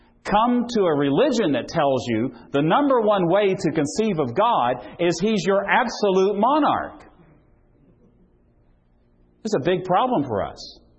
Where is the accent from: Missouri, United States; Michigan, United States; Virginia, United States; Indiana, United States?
Virginia, United States; I come from Virginia. Anybody from Virginia?